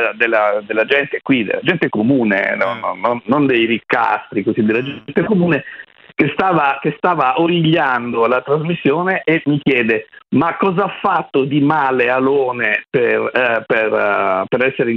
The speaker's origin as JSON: {"language": "Italian", "region": "Campania", "country": "Italy", "tie": "born or raised there", "said": "perché voi sapete che io sono nato in Costiera Amalfitana."}